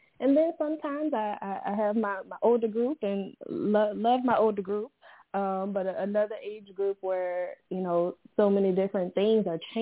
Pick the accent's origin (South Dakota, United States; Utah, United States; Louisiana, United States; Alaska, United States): Louisiana, United States; New Orleans; So I am from New Orleans, Louisiana. You may hear my accent come out a little bit